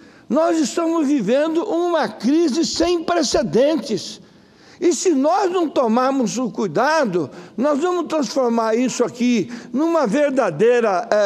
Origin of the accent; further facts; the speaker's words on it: Mato Grosso do Sul, Brazil; lá no meu estado, o Mato Grosso do Sul, historicamente, nós nunca fomos parceiros do PT